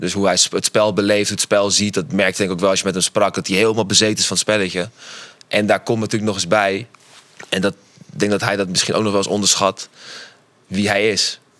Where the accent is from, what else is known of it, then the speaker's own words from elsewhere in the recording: Amsterdam, North Holland, Netherlands; Ik kom uit Amsterdam, maar hij komt uit Rotterdam.